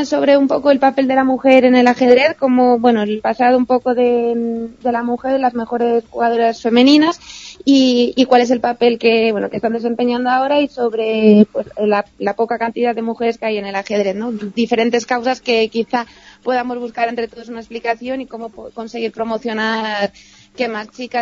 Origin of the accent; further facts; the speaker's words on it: Madrid, Community of Madrid, Spain; en grandes ciudades, por ejemplo en Madrid, bueno, yo soy de Madrid, no se consiguen